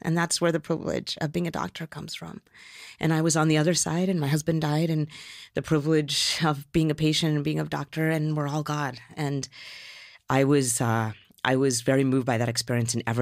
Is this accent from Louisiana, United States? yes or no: no; Utah, United States; See, I'm not even a big swearer because I come from Utah.